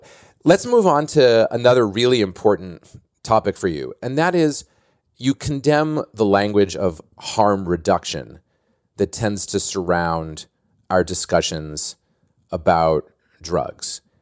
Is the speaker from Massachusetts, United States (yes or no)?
yes; Boston, Massachusetts, United States; You know, I'm from Boston and grew up as a big Celtics fan.